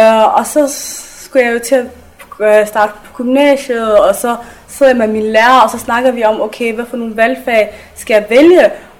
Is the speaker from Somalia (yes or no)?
yes; Somalia; also born or lived in Skanderborg; now in Denmark; Det var som en resultat af borgerkrigen i Somalia, hvor jeg er fra.